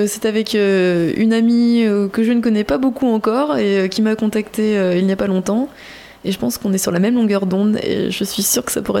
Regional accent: Pérignac, Nouvelle-Aquitaine, France; Donc je suis de Pérignac précisément, petit village, hein.

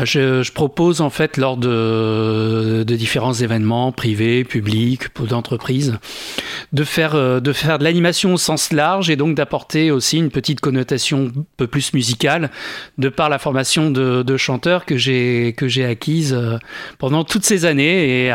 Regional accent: Saintes, Nouvelle-Aquitaine, France; je suis originaire de la région, hein, je suis natif de Saintes.

